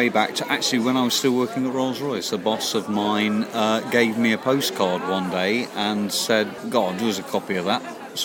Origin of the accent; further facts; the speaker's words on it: East Midlands, United Kingdom; and I am originally from Derbyshire.